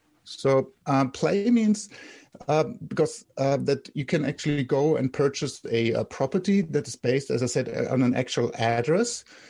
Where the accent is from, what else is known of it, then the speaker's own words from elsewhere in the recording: Germany; English is a second language; moved away as an adult; now in California, United States; I'm German, so my accent just will not go away.